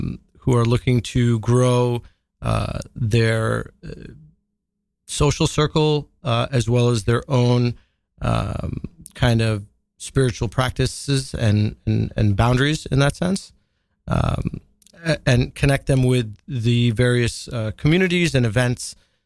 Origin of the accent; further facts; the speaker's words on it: New York City, New York, United States; So I live here in New York City. Born and bred in New York, actually.